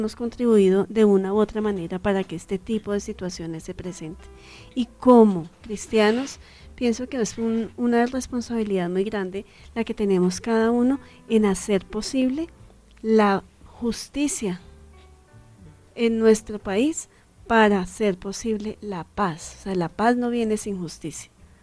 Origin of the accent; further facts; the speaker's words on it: Colombia; como colombianos y como ciudadanos también de esta maravilla de tierra que nosotros tenemos.